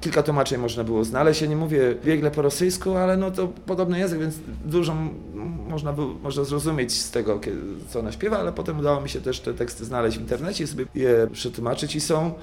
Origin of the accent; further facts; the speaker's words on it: Bydgoszcz, Kuyavian-Pomeranian Voivodeship, Poland; ja jestem z Bydgoszczy